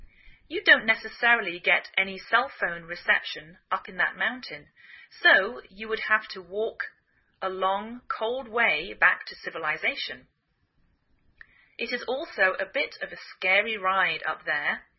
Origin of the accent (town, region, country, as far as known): England, United Kingdom; now in United States